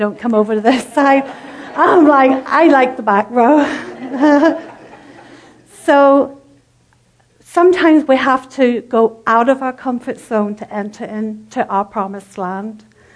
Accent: Northern Ireland, United Kingdom; If you don't know anything about Northern Ireland, we are Irish people, are very, very friendly, loving people.

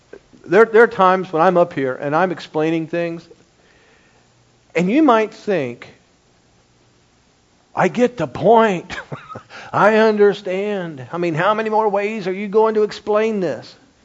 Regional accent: Dayton, Ohio, United States; I'm from Dayton, Ohio.

